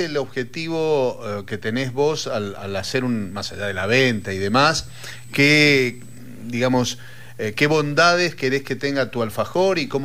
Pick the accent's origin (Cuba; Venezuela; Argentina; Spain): Argentina; Santa Fe; Yo como santafesino, soy un talibán del alfajor santafesino, que no se sabe hacer en Buenos Aires